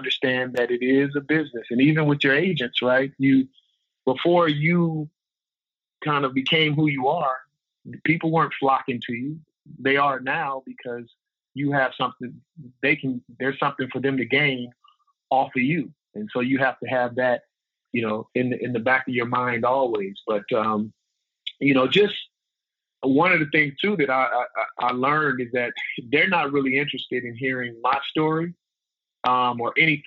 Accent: West Coast, United States; On top of, I grew up on the West Coast, right? So I hated the Celtics growing up.

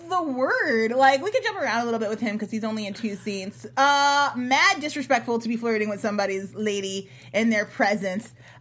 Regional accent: Illinois, United States; The middle of nowhere in Illinois. I live in the corn.

